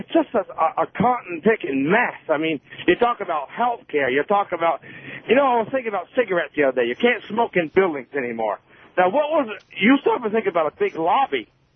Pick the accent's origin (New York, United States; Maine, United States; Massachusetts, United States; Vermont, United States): Vermont, United States; I'm from Vermont, but we've got so many problems in the government.